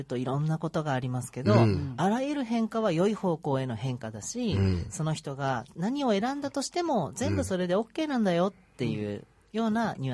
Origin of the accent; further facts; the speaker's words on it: Yamaguchi, Japan; born there; moved away as an adult; now in Tokyo, Japan; 1986年に山口県という田舎で生まれまして、うん、18歳の時に英語の先生になりたくて、上京してきました